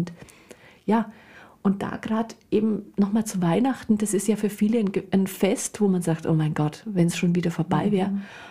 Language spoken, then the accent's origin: German; Bavaria, Germany; Die Karten wurden in der kleinen Druckerei in meiner Heimat gedruckt, also in Oberfranken. Das hört man natürlich auch, dass ich hier nicht aus Hamburg komme.